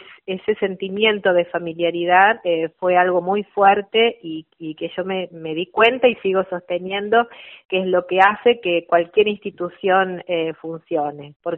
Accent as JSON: {"language": "Spanish", "town": "San Basilio", "region": "Córdoba", "country": "Argentina", "said": "como soy de San Basilio, me gustó la posibilidad de estar un poco más cerca de mi casa."}